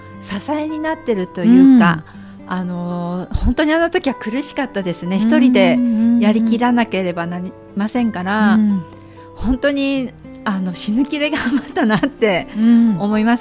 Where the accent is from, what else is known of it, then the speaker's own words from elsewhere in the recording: Suwa, Nagano, Japan; also born or lived in Tokyo; now in Suwa, Japan; 大学を卒業するときに、うん、まあ、おとなしく東京からふるさとの諏訪に戻りまして